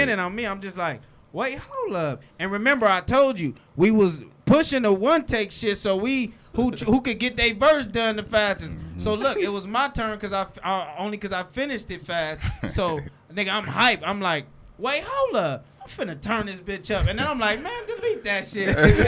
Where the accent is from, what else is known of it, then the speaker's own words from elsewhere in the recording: Compton, California, United States; I'm from Compton.